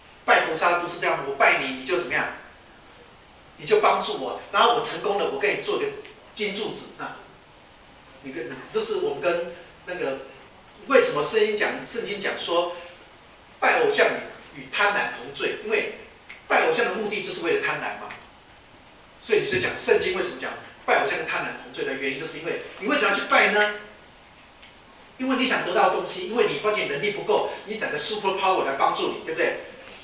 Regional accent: China; 我们中国人炒菜叫火候，其实不是火候，就是时间啊

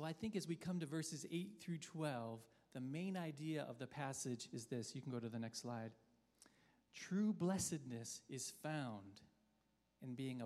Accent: United States; also born or lived in China; I'm an American. I'm very different from my Chinese friends.

